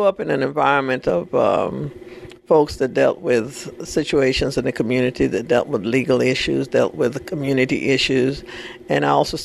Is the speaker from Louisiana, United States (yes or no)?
yes; New Orleans, Louisiana, United States; now in Atlanta, United States; Well, I was raised up in New Orleans. Yes, in Louisiana. So I have that old Creole, and in some cases in the modern times it's called the Cajun way of life. So that's where I come from. That's my tradition.